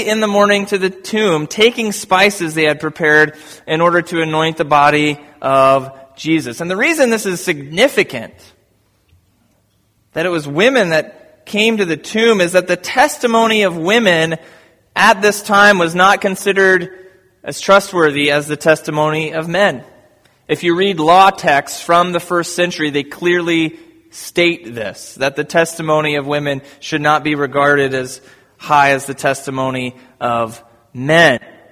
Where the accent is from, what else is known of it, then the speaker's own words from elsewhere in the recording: Birmingham, Alabama, United States; born there; I was born in Birmingham, Alabama on May 9th, 1981.